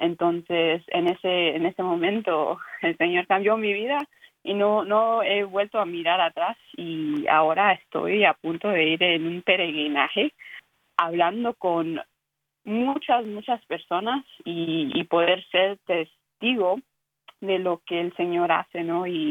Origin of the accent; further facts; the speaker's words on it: Philadelphia, Pennsylvania, United States; porque soy de Filadelfia